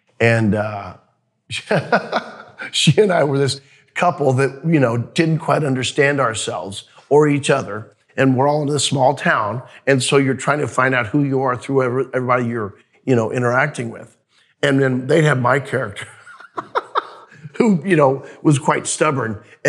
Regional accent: Missouri, United States; Now, I grew up in, central Missouri, so I didn't grow up eating Kansas City barb

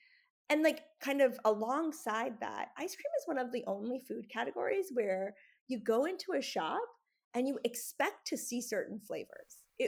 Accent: North Carolina, United States; I'm coming from this perspective of being an Indian American, growing up in North Carolina

